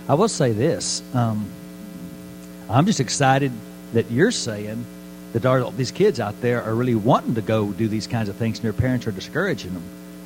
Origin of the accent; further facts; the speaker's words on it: Fort Worth, Texas, United States; I'm from Fort Worth. We're supposed to be the buckle of the Bible Belt.